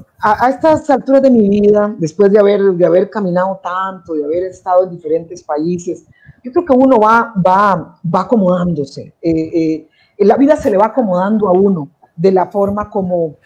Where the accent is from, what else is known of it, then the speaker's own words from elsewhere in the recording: Costa Rica; moved away as an adult; Yo salí de Costa Rica hace 26 años, que iba para Zimbabue